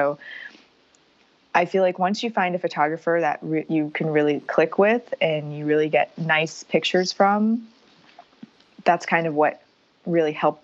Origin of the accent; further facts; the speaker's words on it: Sarasota, Florida, United States; now in Los Angeles, United States; So right now I live in LA, in Hollywood, and I grew up in Sarasota, Florida, and went to school in Florida State.